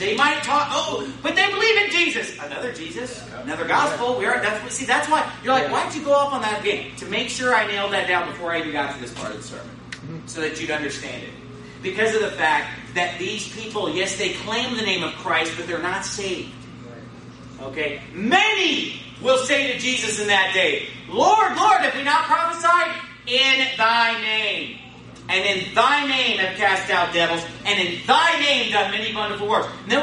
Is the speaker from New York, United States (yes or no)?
no; Sacramento, California, United States; I was driving through my hometown, Sacramento, this week